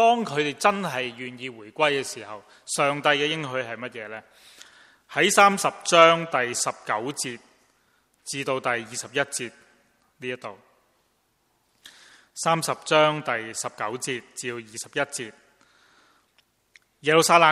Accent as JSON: {"language": "Chinese", "region": "Guangdong", "country": "China", "said": "刚才我们用我们广东人的俗语"}